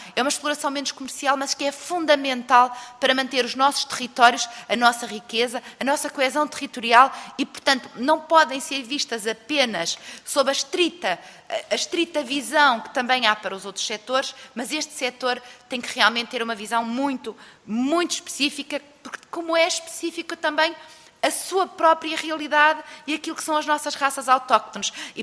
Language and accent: Portuguese; Arcos de Valdevez, Viana do Castelo, Portugal; mas eu sou de Arcos de Valdevez